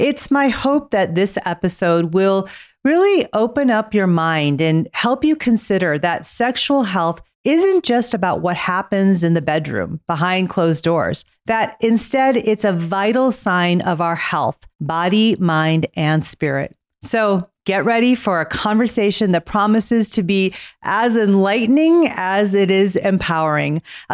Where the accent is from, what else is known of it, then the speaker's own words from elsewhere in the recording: United States; And I grew up here in the States. I was born and raised in the States.